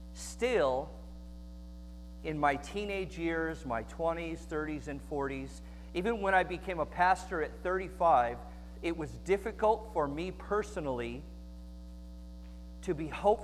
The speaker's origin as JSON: {"language": "English", "town": "Los Angeles", "region": "California", "country": "United States", "tie": "born or raised there", "said": "I grew up in the Los Angeles area, in the area of Torrance and Carson, if you know LA. It's okay, I got out of there."}